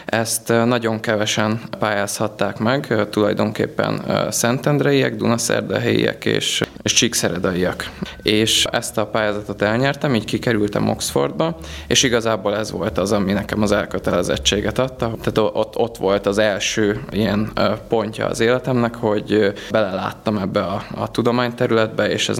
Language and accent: Hungarian; Budapest, Hungary; born there; Én budapesti születésű vagyok